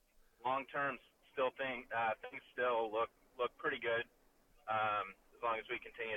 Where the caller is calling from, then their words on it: Orange, California, United States; I'm calling from the city of Orange.